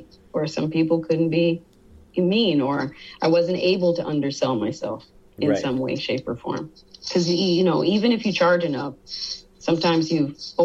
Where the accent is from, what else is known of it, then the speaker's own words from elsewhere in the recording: Detroit, Michigan, United States; I'm from Detroit. My family has a legacy there.